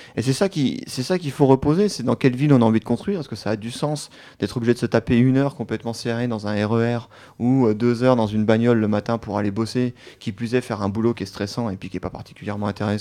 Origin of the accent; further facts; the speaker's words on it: Bourgogne-Franche-Comté, France; Je viens de Haute-Saône, mais mes parents sont de Haute-Marne.